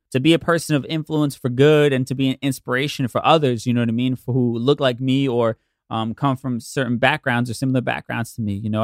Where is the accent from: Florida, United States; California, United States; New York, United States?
California, United States; Watts; I grew up in Watts and seeing what he has been doing is fire.